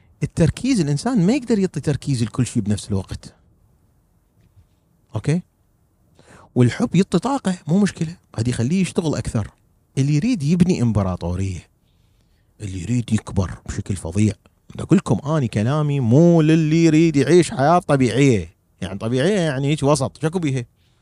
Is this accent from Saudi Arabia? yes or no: no; Iraq; ودمر بلدي العراق